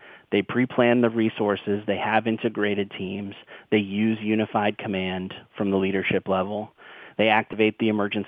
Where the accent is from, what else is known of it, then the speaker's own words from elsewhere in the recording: Boston, Massachusetts, United States; you know, I'm from Boston.